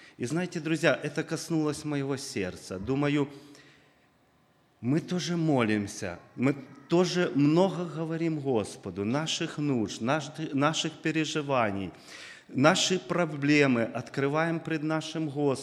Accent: Sumy, Sumy Oblast, Ukraine; Кто не знает, я с Украины, город Суми.

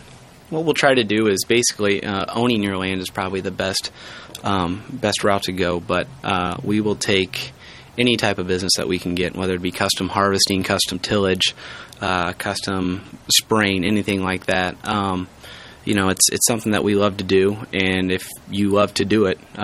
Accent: Morton, United States; Yeah, I was born and raised in Morton. Grown up on a family farm. I'll be the fifth generation family farmer to run this operation, my brother and I. Our roots are in Morton.

